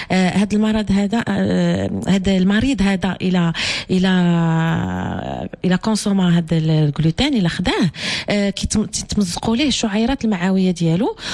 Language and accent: Arabic; Morocco; حنا مغاربة